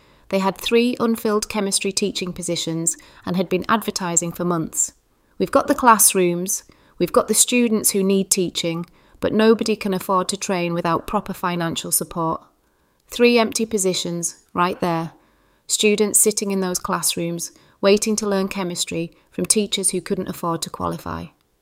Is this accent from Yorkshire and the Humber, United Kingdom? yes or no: yes; Cottingham, Yorkshire and the Humber, United Kingdom; I grew up in Cottingham, watching my mum head off to work each morning as a teaching assistant at the local primary.